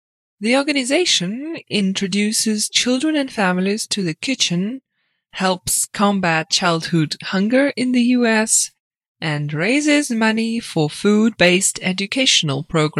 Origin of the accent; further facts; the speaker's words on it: Lake George, New York, United States; also born or lived in Cape Cod, Massachusetts; I was born in Cape Cod, Massachusetts, and grew up in Lake George, New York.